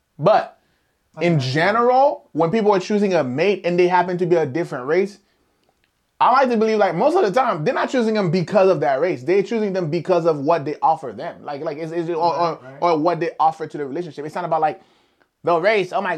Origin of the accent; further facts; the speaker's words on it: Haiti; I personally was born and raised in Haiti. It was all black people.